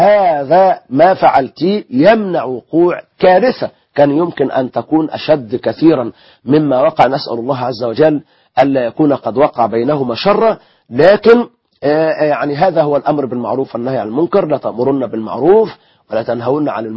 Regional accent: Egypt

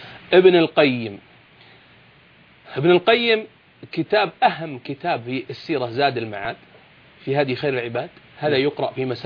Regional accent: Najd, Saudi Arabia; هذا كتبه هي اللي تربينا عليها في نجد

